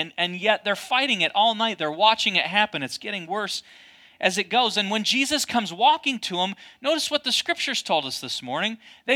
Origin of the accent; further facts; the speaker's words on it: United States; I grew up on Lake Michigan.